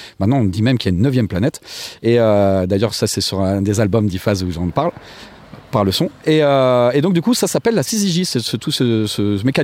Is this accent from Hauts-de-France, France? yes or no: no; Normandy, France; now in Toulouse, France; j'ai vécu beaucoup plus longtemps dans ma vie à Toulouse, alors que pourtant je viens de Normandie.